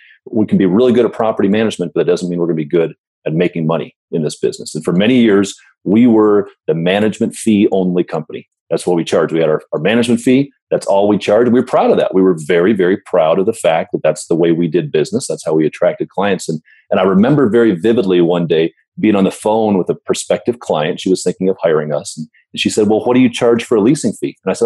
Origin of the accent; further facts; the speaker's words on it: Denver, Colorado, United States; the quick background on me is I'm from Denver